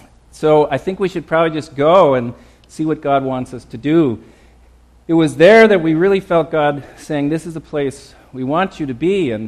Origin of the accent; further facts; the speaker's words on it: Marquette, Michigan, United States; I grew up in Marquette, Michigan, up in the true north.